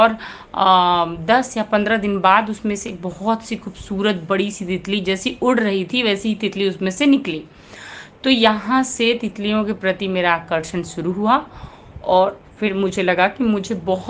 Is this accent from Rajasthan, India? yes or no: no; Varanasi, Uttar Pradesh, India; now in Mumbai, India; मैं बनारस उत्तर प्रदेश से हूँ, लेकिन मेरी पढ़ाई लिखाई, मेरा बचपन बहुत सारे अलग शहरों में बीता है और अभी मैं मुंबई में रहती हूँ।